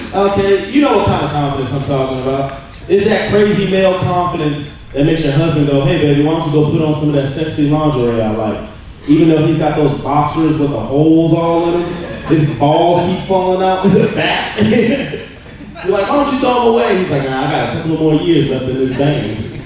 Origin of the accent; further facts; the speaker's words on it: United States; I was like, come on, what's up? I'm from America. Treat me better.